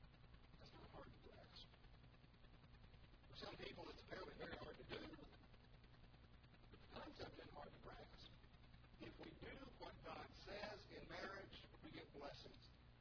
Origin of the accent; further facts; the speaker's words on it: Arkansas, United States; also born or lived in Kansas / Kentucky / Iowa; now in Louisville, United States; I grew up in Arkansas, the first place I ever preached. I was in Kansas for a couple of years. We were in western Kentucky for a while.